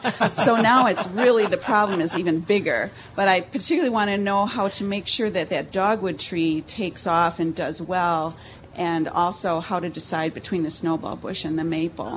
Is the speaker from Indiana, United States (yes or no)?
no; Westby, Wisconsin, United States; from Westby, Wisconsin.